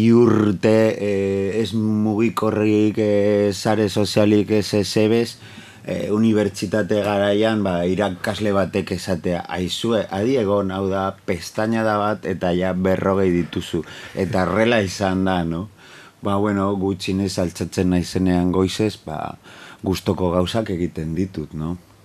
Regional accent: Bilbao, Basque Country, Spain; labur bilduz, Bilbokoa naiz, Uribarrikoa, izuzen ere, ja... 40 urte bete ditut

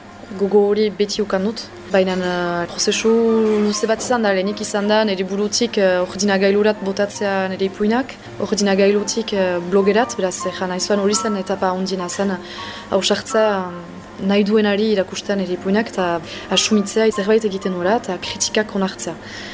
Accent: Saint-Jean-de-Luz, Nouvelle-Aquitaine, France; first language French; Basque is a second language; 27 urte ditut, euskarako irakasle naiz eta Donin Bainero itzuneko naiz. Frantsesa nire ama hizkuntza da, beraz etxean frantsesez mintzatzen ginen. Euskara ikastoran ikasi dut

